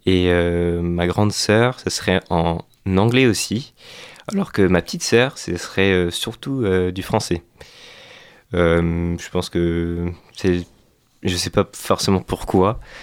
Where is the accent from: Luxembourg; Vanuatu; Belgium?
Vanuatu; moved away as an adult; also born or lived in Auckland, New Zealand; now in France; Je suis né en Nouvelle-Zélande, à Auckland. Mais j'ai vécu la majorité de ma vie au Vanuatu, donc de mes 1 an à mes 18 ans. Et à partir de 18 ans, je suis arrivé en France, à Angers, directement.